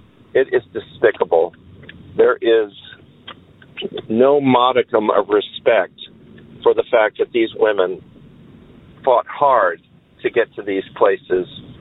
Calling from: Vancouver, Washington, United States; I'm calling from Vancouver, Washington. I'm a 67-year-old white male

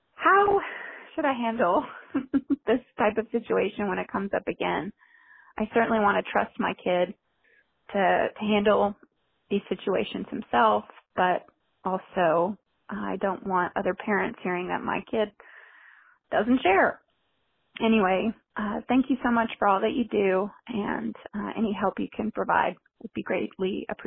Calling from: Seattle, Washington, United States; I'm calling from Seattle.

